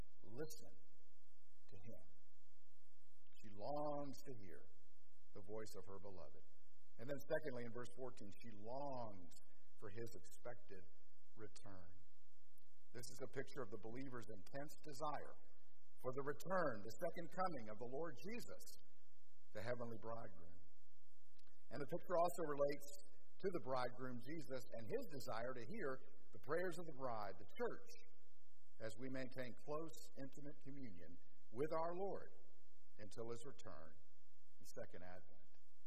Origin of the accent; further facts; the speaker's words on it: Orlando, Florida, United States; growing up in Orlando, I used to travel back and forth to the beach